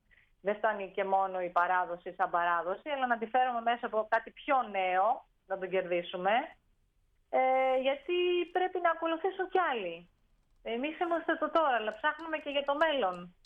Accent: Pinakates, Thessaly, Greece; Εγώ είμαι μόνιμη κάτοικος. Εγώ είμαι ερωτική μετανάστη της είναι, η καταγωγή μου είναι από τις Πινακάτες

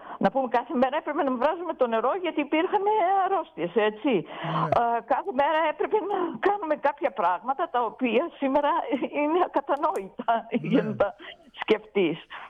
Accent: Greece; Κοιτάξτε, ως Ελληνίδα, παντού όπου πήγαινα, προσπαθούσα να βρω ρίζες.

